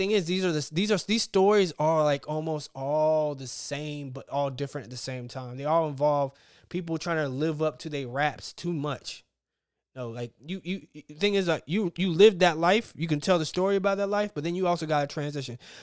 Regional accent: Tallahassee, Florida, United States; We growing up in Tally, I can tell you for a fact, shit ain't sweet there either.

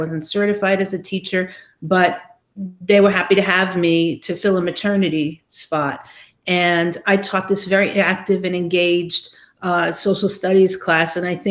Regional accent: Brooklyn, New York, United States; I grew up in Brooklyn, New York. So I went back home after college and had a job in Manhattan

